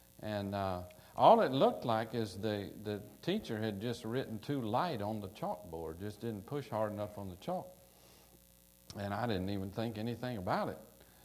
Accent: Louisiana, United States; I grew up as in South Louisiana as a Cajun. If you're wondering what a Cajun is, you're looking at one.

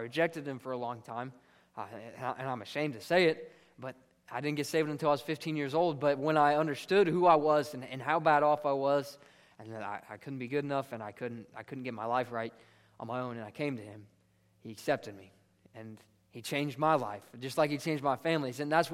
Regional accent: Ohio, United States; now in Georgia, United States; You know, I grew up in Ohio, like I told you. I moved down to Georgia, where Olivia grew up, and we met.

